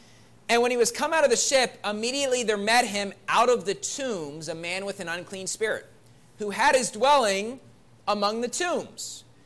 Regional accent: West Virginia, United States; My home state of West Virginia is like, you know, usually it's Kentucky

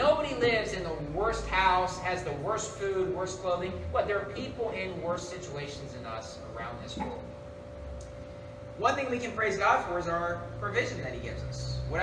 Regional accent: Sacramento, California, United States; moved away as an adult; now in Philippines; the house that we had growing up in Sacramento. And it's like, honestly, the house we had in Sacramento, we could have lived there with our 3 kids and my wife and I.

